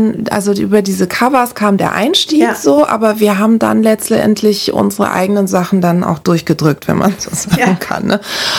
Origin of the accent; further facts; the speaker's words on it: Braunschweig, Lower Saxony, Germany; Und dann habe ich einen Austausch gemacht in den USA, dann bin ich in Braunschweig zur Schule gegangen.